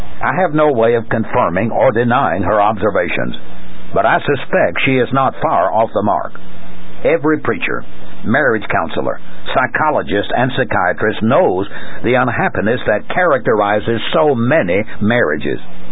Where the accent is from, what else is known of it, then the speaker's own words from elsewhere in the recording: Tennessee, United States; As I was growing up in Middle Tennessee, I remember hearing, and not just from preachers, "As the home goes, so goes the nation."